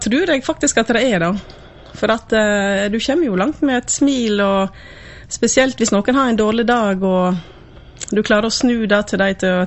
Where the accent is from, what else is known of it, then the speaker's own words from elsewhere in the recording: Vestland, Norway; Men nei, her vokste jeg opp, ja, så gikk jeg gymnasiet i Sogndal språklinja